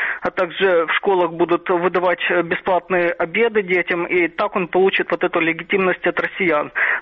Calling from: Odesa, Odesa Oblast, Ukraine; Здравствуйте, Саша, Одесса.

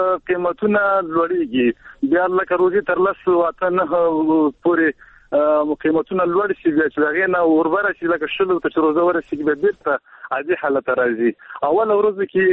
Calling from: Baghlan, Afghanistan; ما د بغلان ولایت د شول سوړې د چيله کې سمره

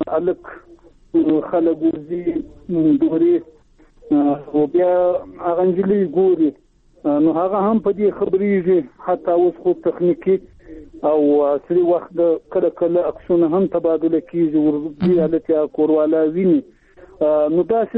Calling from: Zabul, Afghanistan; د زابل چاجي څخه

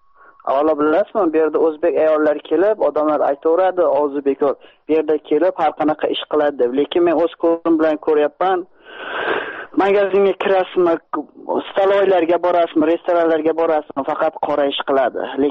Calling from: Saint Petersburg, Russia; Sankt-Peterburgdan men telefon qilyapman.

